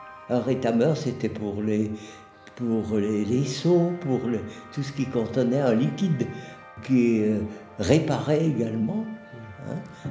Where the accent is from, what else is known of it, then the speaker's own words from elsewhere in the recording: Annecy, Auvergne-Rhône-Alpes, France; born there; accent: Savoyard; je vais avoir 91 ans cette année. Je parle comme à la Savoie. Hein. Ah ben, je suis né à Annecy.